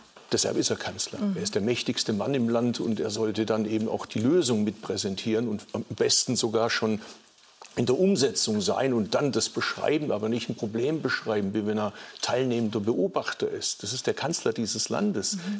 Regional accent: Bad Urach, Baden-Württemberg, Germany; born there; Ich bin regelmäßig in Bad Urach, wo ich geboren bin.

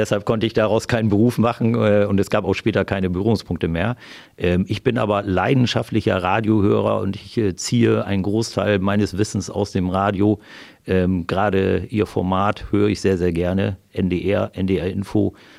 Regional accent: Bad Zwischenahn, Lower Saxony, Germany; groß geworden bin ich in Bad Zwischenahn, am Bad Zwischenahner Meer. Also ich hatte eigentlich eine norddeutsche Jugend, aber auch eine schöne Jugend, weil ich am Wasser groß geworden bin

